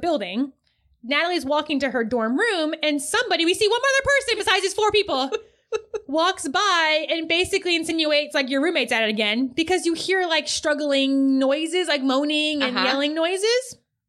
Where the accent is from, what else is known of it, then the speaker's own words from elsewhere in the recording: New York, United States; Maybe because I'm from New York, we don't trust people, but.